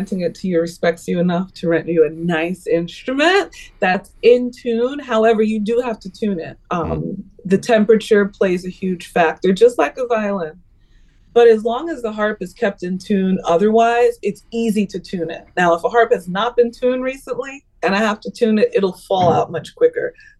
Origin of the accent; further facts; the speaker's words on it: New York, United States; And I'm from New York, so I'm like a hip hop baby.